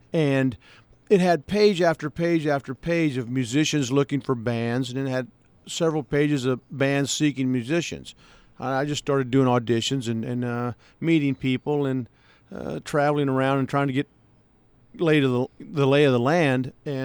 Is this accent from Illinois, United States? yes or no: yes; Coffeen, Illinois, United States; I grew up in Coffeen, went to grade school in Coffeen, then after that went to Hillsboro High School, graduated the class of 74.